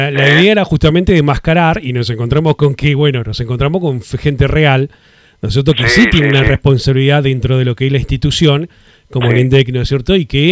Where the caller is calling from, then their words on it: Río Gallegos, Santa Cruz, Argentina; Somos de Santa Cruz, Río Gallegos.